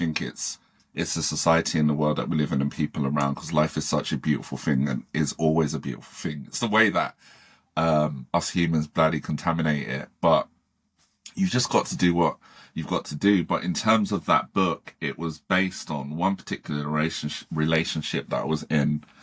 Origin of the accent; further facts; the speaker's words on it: Croydon, London, United Kingdom; It wasn't that hard. I'm from Croydon. I know how to fight.